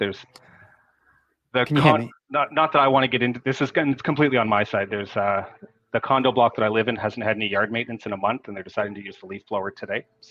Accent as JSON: {"language": "English", "country": "Canada", "said": "I'm a Canadian."}